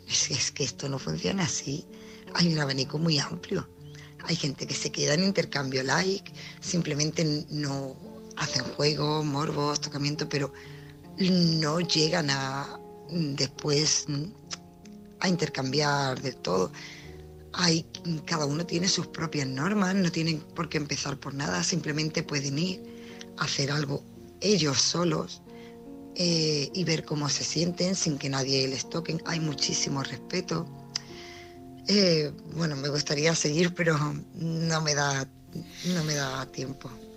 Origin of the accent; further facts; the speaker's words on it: Málaga, Andalusia, Spain; soy de Málaga.